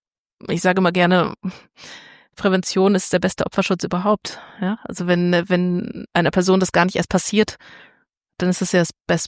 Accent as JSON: {"language": "German", "region": "Rhineland", "country": "Germany", "said": "Naja, als Rheinländerin den Rhein."}